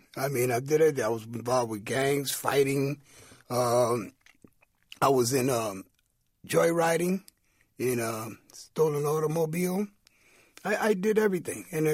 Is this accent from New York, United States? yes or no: yes; New York, United States; Well, you got to understand, growing up in El Barrio at that time, there were only two ways to escape that your environment.